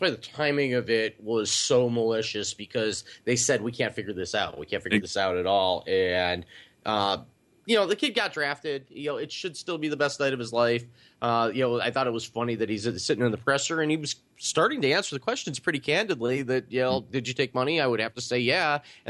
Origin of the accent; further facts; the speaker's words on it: Cleveland, Ohio, United States; I'm from Cleveland, and I forgot about Trent Richardson already.